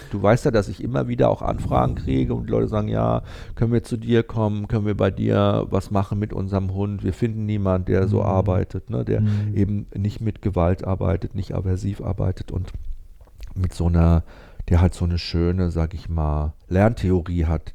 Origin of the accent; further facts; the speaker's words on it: Northern Germany, Germany; bei uns in Norddeutschland ist natürlich auch so, da sind sie ja auch manchmal halt ein bisschen so zurückhaltender